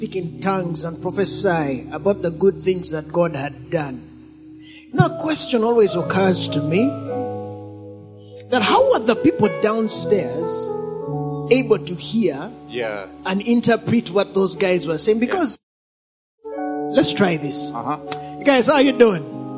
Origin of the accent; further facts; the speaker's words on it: Kenya; We come from Kenya.